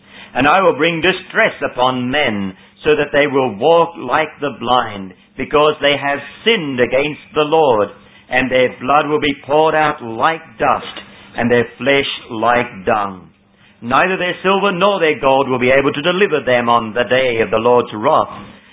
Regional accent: Sydney, New South Wales, Australia; I come from Sydney. I can see the buildings going up there.

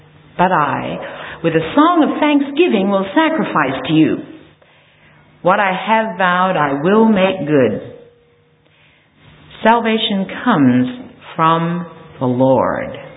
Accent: Australia; also born or lived in Canada; part Canadian because I was a resident there for a while, for some years. But I'm back in Australia, and I am actually an Australian. I still carry an Australian passport.

